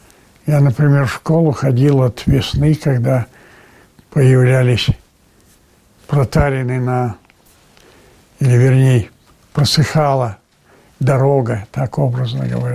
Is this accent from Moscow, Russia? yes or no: no; Antybary, Perm Krai, Russia; Я родом с Урала. Из Пермского края, по месту рождения тогда это была Молотовская область. Родился в деревне, уже точное место рождения, в деревне Антыбары Чусовского района Пермской, тогда Молотовской области.